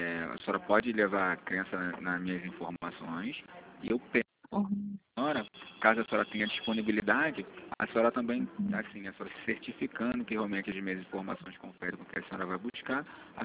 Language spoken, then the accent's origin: Portuguese; Rio de Janeiro, Brazil; É DDD21, que eu sou do Rio, tá?